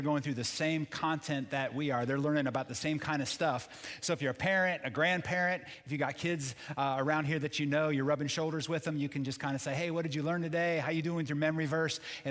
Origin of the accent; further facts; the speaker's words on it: Florida, United States; And, you know, I grew up near the East Coast where, you know, surfing was a way of life. You go over there, kind of hang out in Daytona, Ormond Beach, you know, New Smyrna, those kind of places.